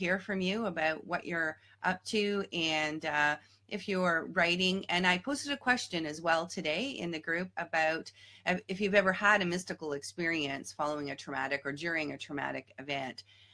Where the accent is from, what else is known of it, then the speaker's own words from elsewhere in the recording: Toronto, Ontario, Canada; now in Montreal, Canada; And this is the first October 28th in my memory of living here in Montreal that it's actually pleasant. Growing up in Toronto, my birthday days were always very nice and warm.